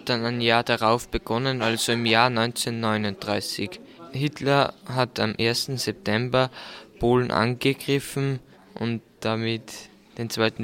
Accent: Austria; gewann zuerst in Deutschland und dann auch bei uns in Österreich Stimmenzuwächse.

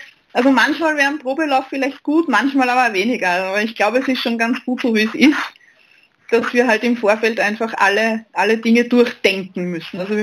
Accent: Lower Austria, Austria; mein Bundesland, aus dem ich komme. Ich komme aus Niederösterreich.

